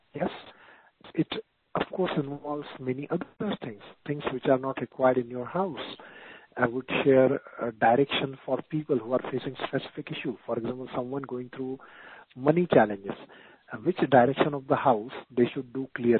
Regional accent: India; Yes, so I think being Indian, I can maybe the pronunciation that I'm making might be slightly more accurate.

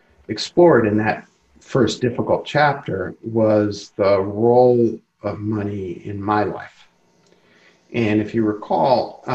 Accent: Brooklyn, New York, United States; I grew up in Brooklyn.

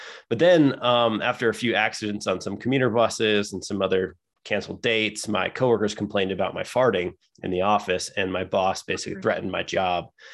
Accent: Midwest, United States; I have a lot of the risk factors. I grew up in the Midwest.

